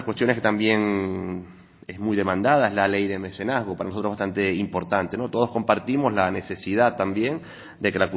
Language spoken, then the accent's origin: Spanish; El Hierro, Canary Islands, Spain; nosotros los que somos de la Isla del Hierro